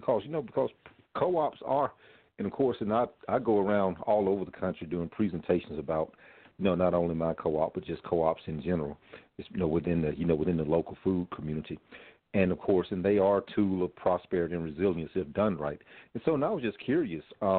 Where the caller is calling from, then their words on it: Georgia, United States; I'm calling from West Georgia.